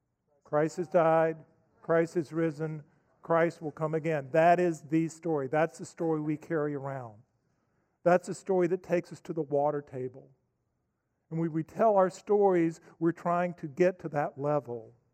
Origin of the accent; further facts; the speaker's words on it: Asheville, North Carolina, United States; I grew up in Asheville, North Carolina. I went to the University of Chapel Hill.